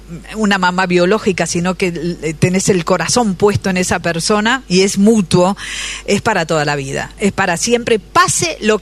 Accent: Argentina; le dije, soy de Argentina.

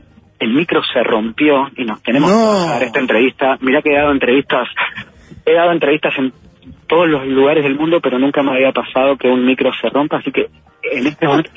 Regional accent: Argentina; born there; tengo 38 años, nací en Argentina, nací bajo un prisma completamente occidental

